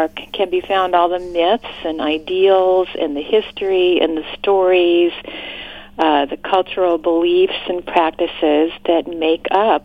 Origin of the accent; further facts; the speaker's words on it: United States; So I'm an American, and I identify and I resonate with this myth of the hero as much as anybody else